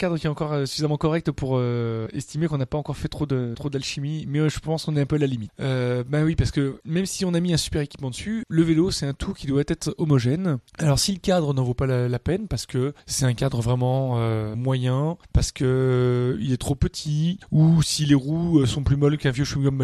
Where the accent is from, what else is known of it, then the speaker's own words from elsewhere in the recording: Lyon, Auvergne-Rhône-Alpes, France; parce que même si nous sommes lyonnais, nous essayons de ne pas garder que les informations typiquement lyonnaises.